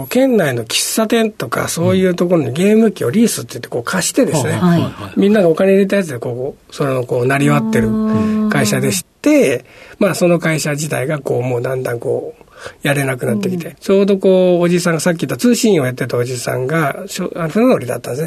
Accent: Saiki, Oita, Japan; born there; 大分県佐伯市っていうところで生まれました。

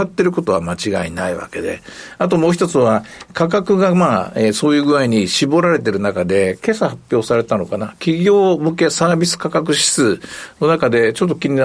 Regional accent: Osaka, Japan; 私は大阪出身ですけど

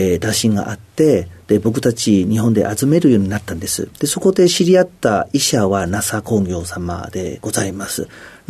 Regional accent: Fujian, China; Japanese is a second language; now in Japan; 中国の福建省ウルンチャで有名な、はい、福建省の生まれ育ちでございます。

